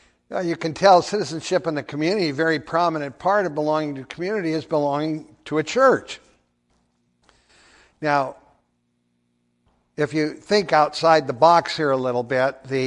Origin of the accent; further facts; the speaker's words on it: Montana, United States; But one of the organizations I was involved in growing up in Montana, and again, I have a lot of very fond memories of it, and that is the Boy Scouts.